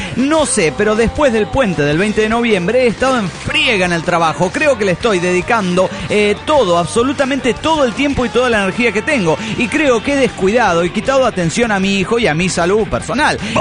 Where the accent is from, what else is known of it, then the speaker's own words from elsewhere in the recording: Mexico City, Mexico; del DF mexicano.